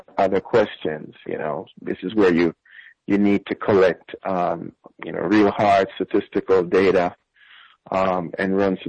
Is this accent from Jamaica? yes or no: yes; Jamaica; now in United States; I grew up in Jamaica, and you know, my sense of politics came of age in the 1970s with Michael Manley government.